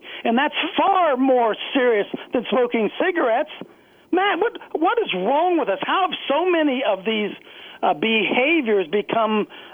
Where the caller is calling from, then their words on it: Ohio, United States; I was here, and I'm calling from Ohio